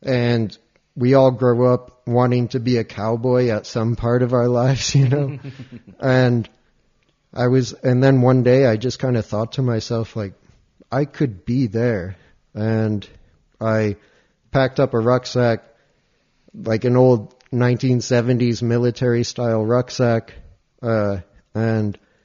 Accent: New York, United States; I grew up in the U.S. I'm from the United States and had never been. I grew up mostly in New York. I moved around a little bit, but I had never been west of the Mississippi

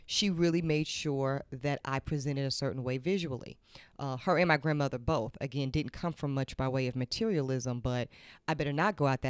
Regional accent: Charlotte, North Carolina, United States; now in New York, United States; I love New York. I rep Harlem hard, but I'm really a daughter of the South. Yes. So I grew up in Charlotte.

